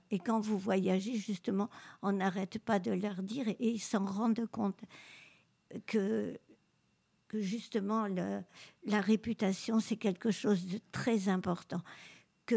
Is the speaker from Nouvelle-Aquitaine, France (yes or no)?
yes; Dax, Nouvelle-Aquitaine, France; parce que on est de Dax, on est des environs